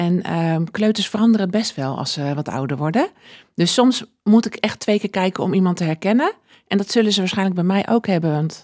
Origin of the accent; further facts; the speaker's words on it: Bunschoten-Spakenburg, Utrecht, Netherlands; born there; now in Baarn, Netherlands; En ik ben geboren in Bunschoten-Spakenburg, maar mijn ouders niet. Dus ik ben ook niet een echte Spakenburger.